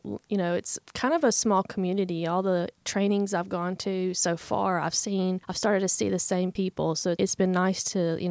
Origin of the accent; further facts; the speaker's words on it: Plantersville, Mississippi, United States; I am not originally from New Albany. I'm actually from Plantersville. I grew up there.